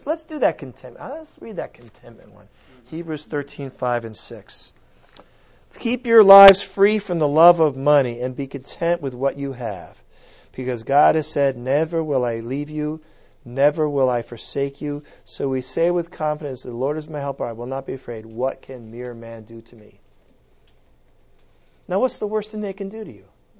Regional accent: United States; You know why? Because I'm an American.

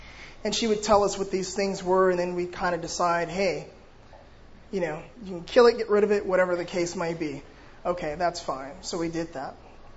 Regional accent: Los Angeles, California, United States; So as John said … I grew up in South Central Los Angeles.

